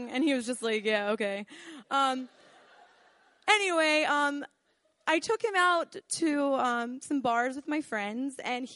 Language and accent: English; Baltimore, Maryland, United States; oh, yeah, I'm from Baltimore, you know, doing a reading in Philadelphia.